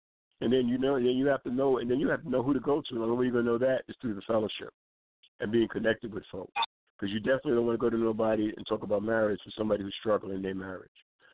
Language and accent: English; New York City, New York, United States; I'm just a guy. I'm from the Bronx.